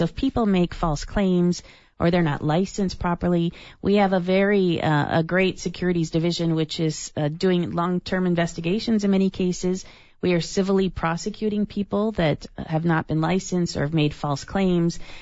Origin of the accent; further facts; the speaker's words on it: Tucson, Arizona, United States; But I know because I'm from Tucson and I'm familiar with the example of Pima Council on Aging